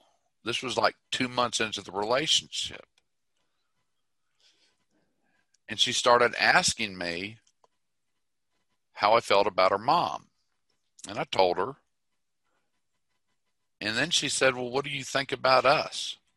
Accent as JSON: {"language": "English", "town": "Tulsa", "region": "Oklahoma", "country": "United States", "tie": "born or raised there", "said": "Hell, I grew up in Tulsa. I don't ever remember it being like this"}